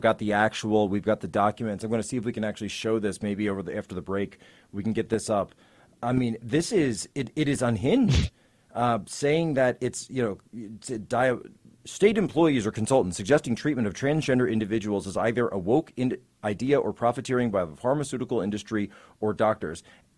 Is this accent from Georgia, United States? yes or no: no; Philadelphia, Pennsylvania, United States; I grew up in Philly area, you know, going to Phillies games with my dad.